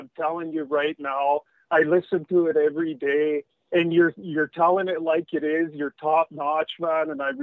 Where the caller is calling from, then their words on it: Alberta, Canada; I'm from Alberta.